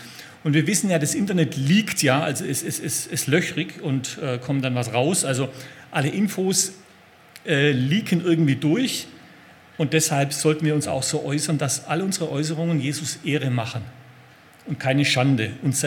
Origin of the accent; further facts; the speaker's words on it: Aalen, Baden-Württemberg, Germany; Also Obacht geben, sagen wir in meiner Heimatstadt Aalen.